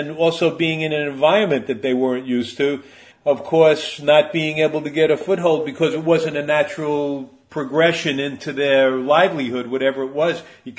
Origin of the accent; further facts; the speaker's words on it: Westchester, New York, United States; also born or lived in Long Island; You know, I grew up in Westchester, but then my father moved us to Long Island in my junior year. And I sang at all the Long Island clubs